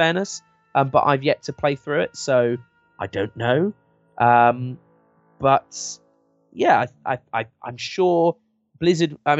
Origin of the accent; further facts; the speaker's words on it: England, United Kingdom; accent: English; Because I'm English.